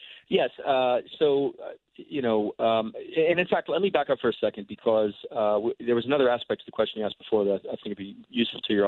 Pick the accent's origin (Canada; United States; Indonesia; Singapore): United States; it is a remarkable experience to do that for the first time, particularly as an American.